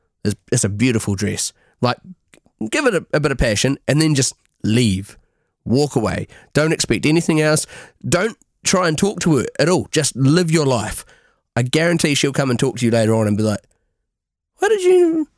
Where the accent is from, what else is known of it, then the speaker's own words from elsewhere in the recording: New Zealand; so am I. And they're like, no you're not. And you're like, I'm from New Zealand.